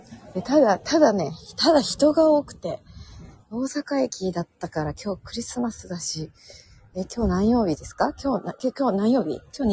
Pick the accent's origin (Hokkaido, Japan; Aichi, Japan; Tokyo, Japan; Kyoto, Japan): Kyoto, Japan; Miyazu; 私の地元のね、宮津の、丹後の宮津です、丹後の宮津。